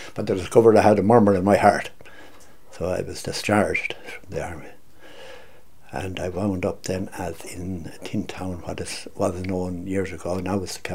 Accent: Curragh, Kildare, Ireland; I was born and reared on the Curragh. My father was a soldier in the army.

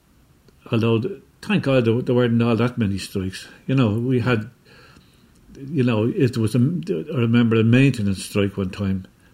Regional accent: Palmerstown, Leinster, Ireland; I was from Palmerstown, and I worked here.

